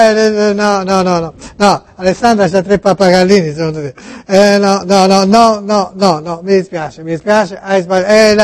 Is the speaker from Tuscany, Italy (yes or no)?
yes; Tuscany, Italy; now in Campania, Italy; Noi siamo toscani.